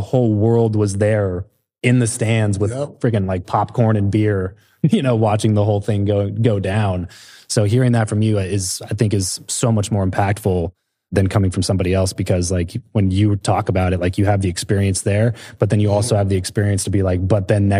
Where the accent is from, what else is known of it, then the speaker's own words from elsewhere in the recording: Lancaster, California, United States; now in Las Vegas, United States; Where I grew up. So 661 shout out. So I grew up there, desert, right? I moved to Vegas, desert.